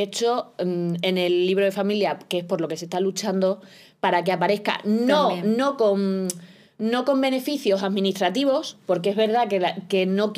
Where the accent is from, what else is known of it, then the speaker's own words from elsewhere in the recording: Extremadura, Spain; now in Valladolid, Spain; Porque yo vivo en Valladolid, yo soy extremeña...